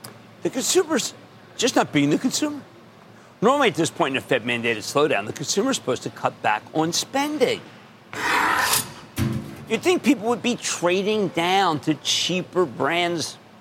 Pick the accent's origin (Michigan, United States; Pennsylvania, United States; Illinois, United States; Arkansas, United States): Pennsylvania, United States; How about Doug in my home state of Pennsylvania?